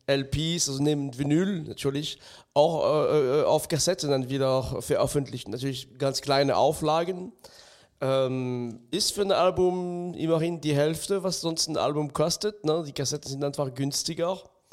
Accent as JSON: {"language": "German", "country": "France", "tie": "born or raised there", "said": "weil ich bin im ganz Minidorf in Frankreich aufgewachsen."}